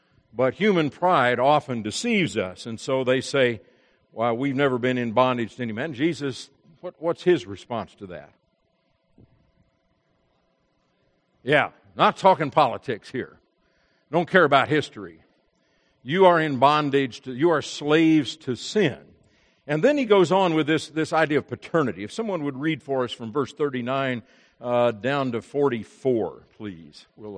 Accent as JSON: {"language": "English", "town": "Indianapolis", "region": "Indiana", "country": "United States", "tie": "born or raised there", "said": "The city, I grew up in Indianapolis, and the paper there, very conservative newspaper"}